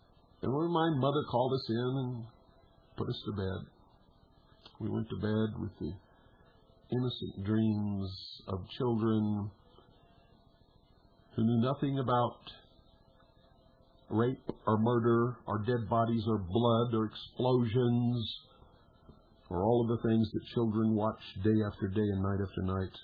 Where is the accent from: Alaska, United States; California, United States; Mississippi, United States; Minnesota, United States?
California, United States; born there; I was born in Bigsby Knowles Maternity Hospital in California on May the 6th, 1943.